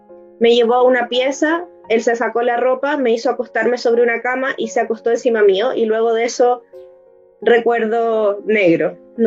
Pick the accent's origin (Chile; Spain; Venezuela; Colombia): Chile; Bueno, yo soy profesora chilena.